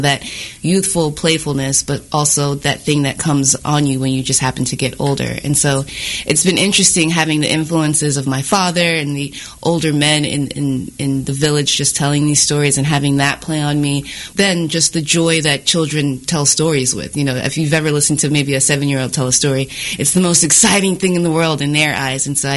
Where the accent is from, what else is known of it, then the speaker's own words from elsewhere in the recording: United States; born there; I'm actually Nigerian. I was born here in the U.S., but Nigerian culture plays a huge impact on my life.